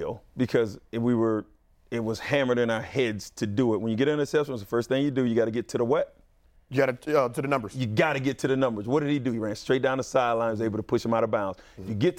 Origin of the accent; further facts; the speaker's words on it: Florida, United States; I grew up in Florida. It's hot.